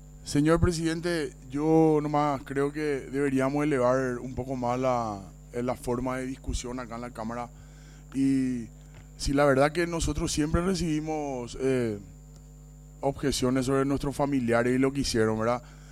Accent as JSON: {"language": "Spanish", "country": "Paraguay", "said": "todos somos paraguayos acá."}